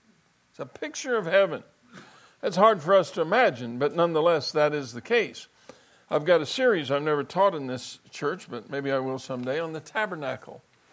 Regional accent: Pueblo, Colorado, United States; You know, as a kid growing up in Pueblo, I always wondered about what we called the Thatcher Mansion.

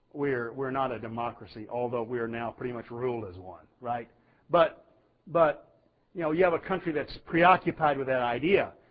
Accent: United States; I mean, I'm an American. We're a long way from a king.

